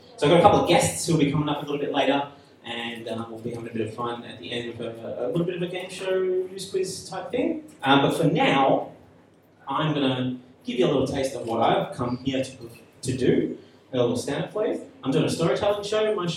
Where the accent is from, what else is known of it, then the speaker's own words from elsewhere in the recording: Melbourne, Victoria, Australia; I'm over from Melbourne, and I'm doing a show on the Fringe.